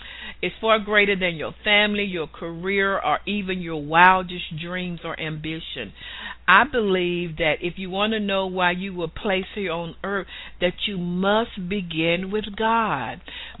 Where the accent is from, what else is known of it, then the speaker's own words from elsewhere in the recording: Chattanooga, Tennessee, United States; I grew up in Chattanooga, Tennessee, went to college, had my master's degree.